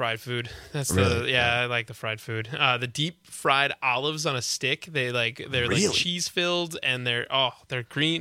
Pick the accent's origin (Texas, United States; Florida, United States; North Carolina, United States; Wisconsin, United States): Wisconsin, United States; Milwaukee; I grew up in the Milwaukee area.